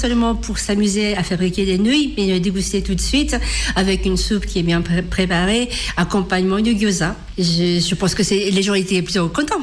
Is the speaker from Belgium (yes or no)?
no; Tokyo, Japan; Je viens de Tokyo, en fait, où il y a beaucoup de restaurants ramen